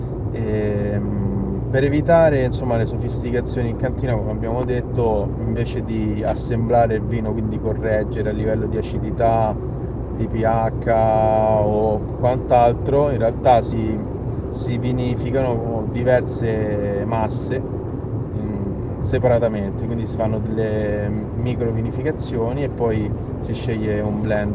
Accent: Rome, Lazio, Italy; born there; now in Pisa, Italy; sono nato a Roma e adesso vivo in Toscana, precisamente a Pisa

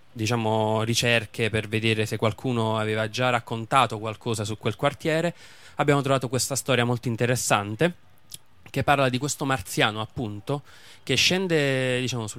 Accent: Rome, Lazio, Italy; io non sono di quel quartiere nello specifico, sono di Tiburtino Terzo.

